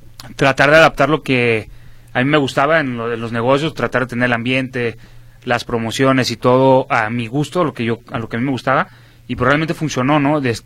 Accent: Guadalajara, Jalisco, Mexico; sí, soy original aquí de Guadalajara, Jalisco.

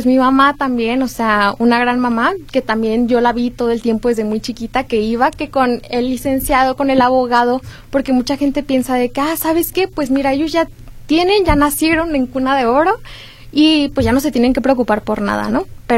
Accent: Zapopan, Jalisco, Mexico; born there; Tengo 20 años, soy nacida aquí en Zapopan, Jalisco.

